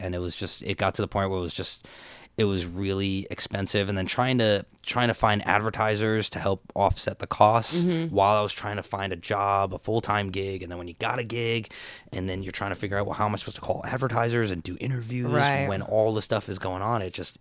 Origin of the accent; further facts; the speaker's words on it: New Jersey, United States; growing up in New Jersey, being a metalhead, being an Indian guy metalhead in New Jersey